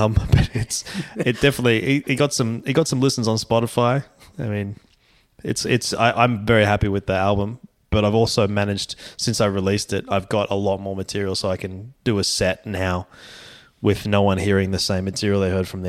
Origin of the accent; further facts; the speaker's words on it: Queensland, Australia; I just wanted to come home and I just wanted to, I don't know, fucking talk about being a Queenslander and have people know what I was talking about, mate.